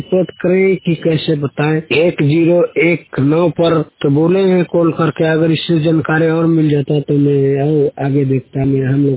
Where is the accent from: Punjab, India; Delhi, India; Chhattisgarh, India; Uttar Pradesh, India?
Chhattisgarh, India; Rampur; ग्राम रामपुर, मेरा जिला जसपुर है, तहसील मेरा बगीचा पोस्ट ऑफिस।